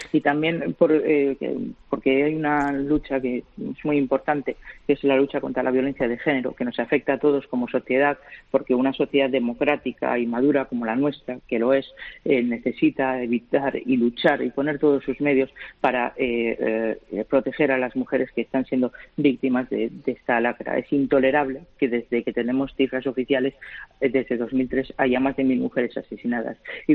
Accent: Laguna de Duero, Castile and León, Spain; born there; now in Valencia, Spain; yo estoy en Valencia, pero yo nací en Laguna de Duero, en Valladolid, y él se ha quedado en Laguna de Duero, y yo me he venido aquí a Valencia con mi madre al principio y ahora ya con mis padres

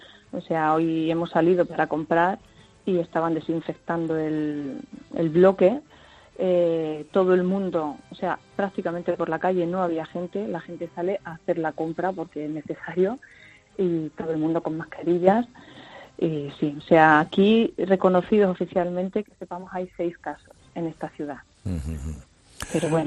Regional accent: Spain; now in China; Nosotros somos españoles, somos profesores de español aquí en China.

